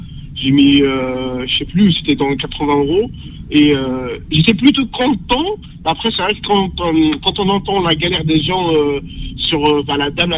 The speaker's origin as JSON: {"language": "French", "country": "Algeria", "moved": "yes", "lives_now": "France", "said": "Ben, je suis en France, je suis venu d'Algérie il y a presque 10 ans."}